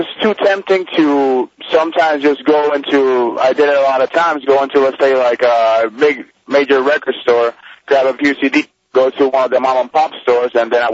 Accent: Puerto Rico; I'm from Puerto Rico. I had no other relatives out here.

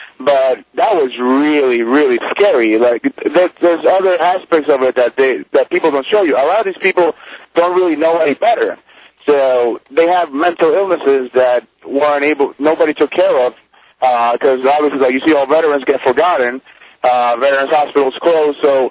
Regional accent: Puerto Rico; I'm from Puerto Rico. I had no other relatives out here.

